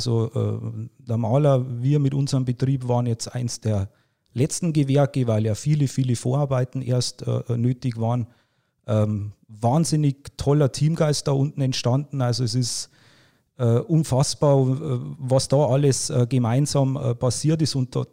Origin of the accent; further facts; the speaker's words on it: Wolnzach, Bavaria, Germany; also born or lived in Pfaffenhofen an der Ilm; Geboren bin ich in Pfaffenhofen an der Ilm, also das ist die Kreisstadt, das ist der Landkreis Pfaffenhofen, und wohne schon immer in Wolnzach bzw. in Geroldshausen, das ist ein kleiner Ortsteil, ein kleines Dorf von Wolnzach.